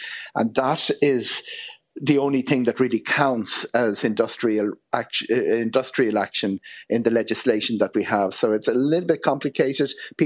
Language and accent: English; Ireland; This is a really scary bit for me as some an Irish person covering aviation worldwide.